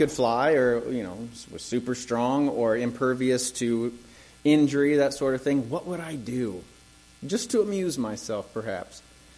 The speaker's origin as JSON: {"language": "English", "region": "Missouri", "country": "United States", "said": "we're from Missouri, the show me state."}